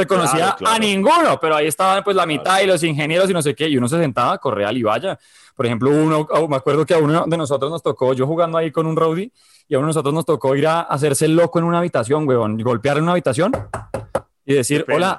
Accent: Colombia; Yo no vengo con ellos. Yo soy el colombiano.

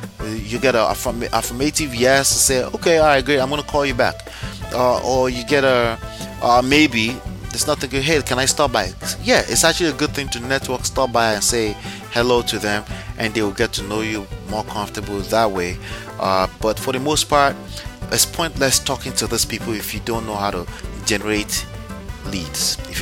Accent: Texas, United States; born there; Okay. Well, I have two home states. I was born in Texas. I live in New Jersey. My home state is New Jersey.

